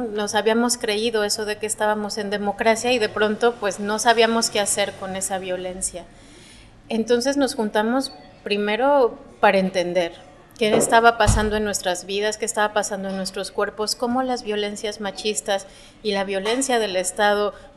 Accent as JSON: {"language": "Spanish", "country": "Mexico", "said": "Sí, efectivamente, yo soy mexicana."}